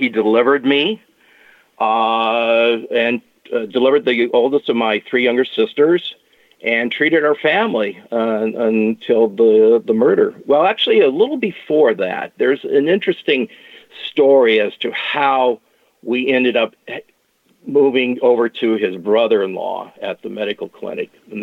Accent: Charter Oak, California, United States; Yes, I grew up in Charter Oak, which is only a few miles from Finch's Hilltop home in West Covina.

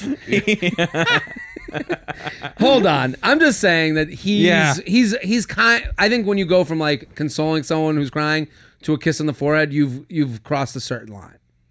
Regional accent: United States; now in Israel; I'm an American living in Israel and a huge fan.

